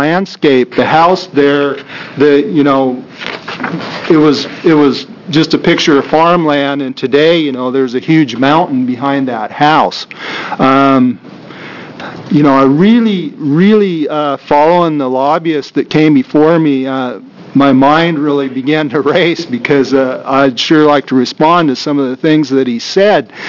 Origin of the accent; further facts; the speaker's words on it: Oregon, United States; I'm from Yamhill County. I operate a 800-acre diversified farm adjacent to Riverbend Landfill.